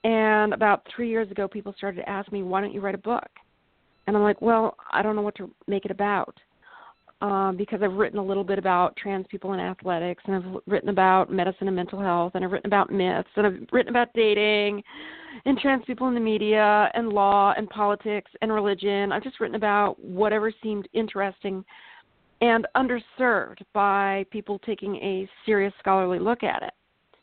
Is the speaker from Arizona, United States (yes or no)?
yes; Phoenix, Arizona, United States; So I grew up in Phoenix, Arizona, near Luke Air Force Base. I always wanted to be a pilot.